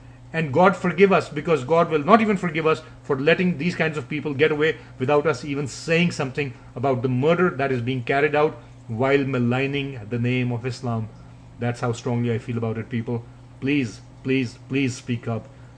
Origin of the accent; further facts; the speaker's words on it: United States; That at least please give America credit for, and as an American, I'm very proud